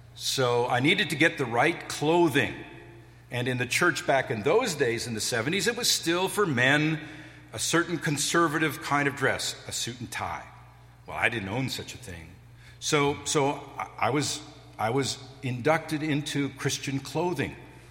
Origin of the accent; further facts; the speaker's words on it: Mi'kma'ki, Canada; The Mi'kmaq people are a nation. We come from Mi'kma'ki, the land of the Mi'kmaq people. It's our nation.